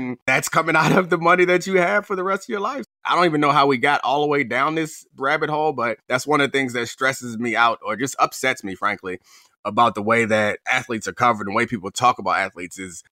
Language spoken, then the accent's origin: English; Baltimore, Maryland, United States; I grew up in Baltimore, and like we were like decent with snow.